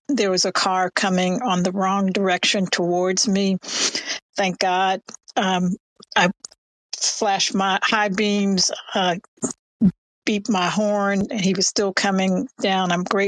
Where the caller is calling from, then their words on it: New Jersey, United States; I'm calling from New Jersey.